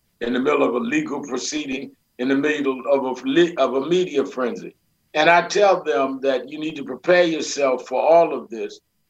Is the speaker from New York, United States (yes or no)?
yes; Brooklyn, New York, United States; I grew up in Brooklyn, New York, but I joined Dr. King's organization the year he was killed. I was 13 years old. I became youth director of the New York chapter.